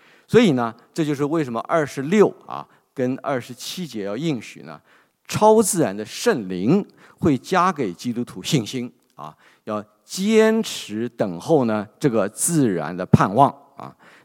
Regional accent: China; 我们中国人就会用这种话来安慰一下啊，碰到不好事情的人嘛

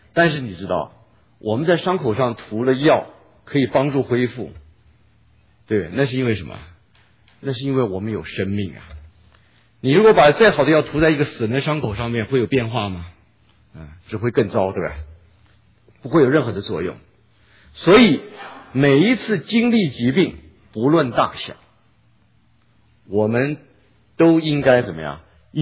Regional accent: China; 我们中国人

